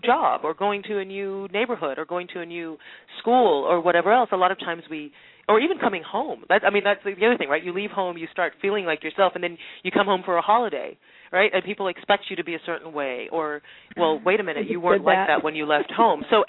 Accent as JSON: {"language": "English", "country": "Trinidad & Tobago", "tie": "born or raised there", "also_born_or_lived": "Houston, United States", "accent": "Trinidadian", "said": "my Trini accent came right back, everything, you know, just really kind of went back in. It's definitely home for me. But growing up, I you know, it was about every 2 years or so we moved. Every 2 years we'd go from Trinidad to Houston primarily"}